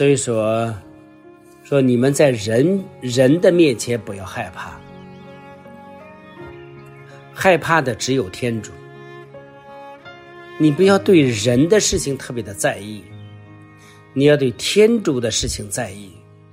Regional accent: China; 就像我们中国人现在容易说的，若要灭亡先要疯狂，只要疯狂就会灭亡。

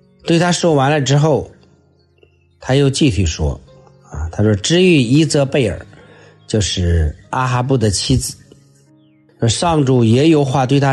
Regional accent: China; 我们中国人说一句俗语说

